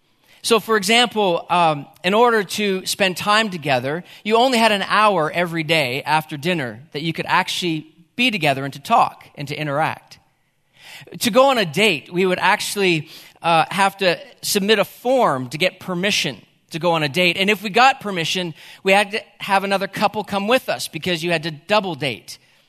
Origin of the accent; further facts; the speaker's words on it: the Maritimes, Canada; I grew up in the Maritimes